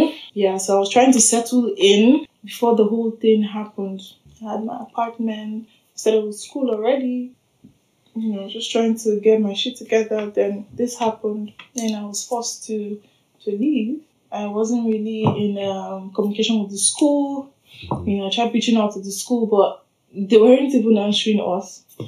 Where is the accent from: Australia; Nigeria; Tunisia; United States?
Nigeria; I'm a Nigerian, proud Nigerian woman, black woman from the south, southern part of Nigeria.